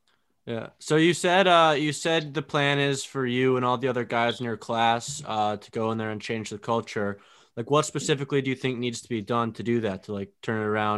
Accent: Connecticut, United States; I'm from Connecticut, but my family's Cowboys fans

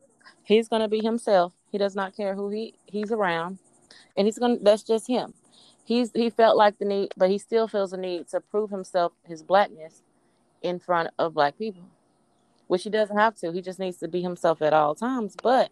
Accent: United States; So I'm just a black person in America. So I'm black American, I guess.

